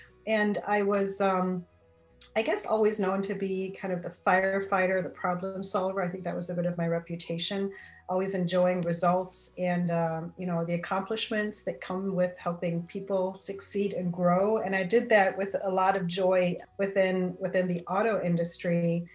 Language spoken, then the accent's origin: English; Germany; I grew up in Germany. So I studied at the Technical University of Karlsruhe in Germany.